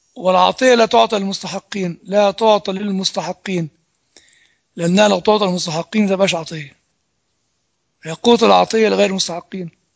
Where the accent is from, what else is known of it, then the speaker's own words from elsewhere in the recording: Egypt; الشفاء الروحي هنا ما أعرفش إذا كان في كلام كتب عندنا في مصر بالعربي ولا لا